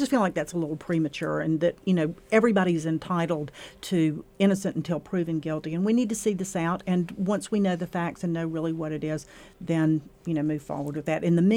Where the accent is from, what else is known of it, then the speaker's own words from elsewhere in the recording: Atlanta, Georgia, United States; I grew up in Atlanta, went to college in North Carolina.